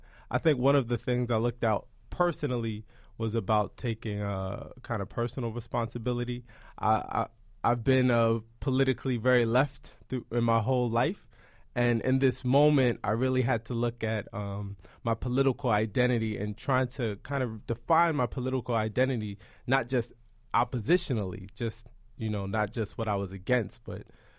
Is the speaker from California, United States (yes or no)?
no; Queens, New York, United States; Well, I'm from Queens. Queens native.